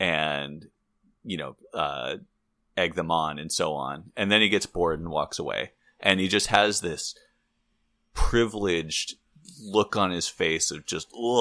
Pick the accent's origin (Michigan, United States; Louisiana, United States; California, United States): California, United States; Santa Barbara; And we're both from Santa Barbara, California, so we've seen a lot of that.